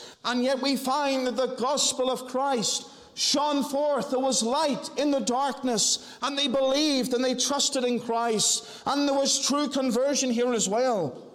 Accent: Northern Ireland, United Kingdom; I know of one situation within the church that I grew up in Northern Ireland, where there was a young man who preached to the youth fellowship.

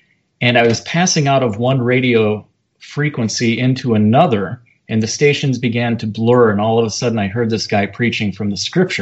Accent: Joliet, Illinois, United States; Well, I grew up in Joliet, Illinois, and I was just part of a typical Midwestern Roman Catholic household.

